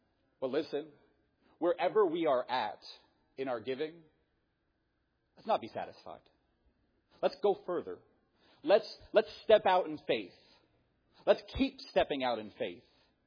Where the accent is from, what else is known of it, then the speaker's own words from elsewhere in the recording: Pennsylvania, United States; now in Ohio, United States; I'm from Pennsylvania. And this makes me laugh so much. Because when I was in Pennsylvania, you know what we would say?